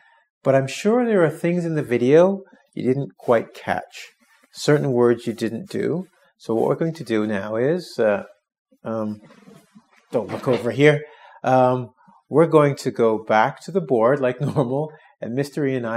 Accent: England, United Kingdom; I'm English.

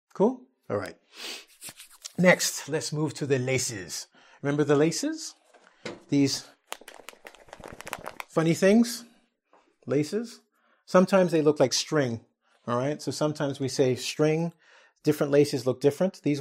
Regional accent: England, United Kingdom; Well, that's because when we as English people say it, we don't really think of this particular verb.

